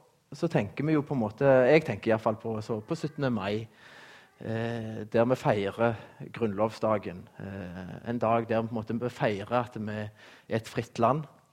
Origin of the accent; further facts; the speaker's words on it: Rogaland, Norway; Når jeg vokste opp inn i Ryfylke, som dere sikkert vet, nærmeste nabo til bedehuset